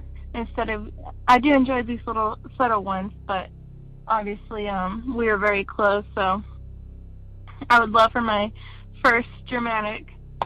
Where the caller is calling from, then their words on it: Texas, United States; I'm calling from Texas.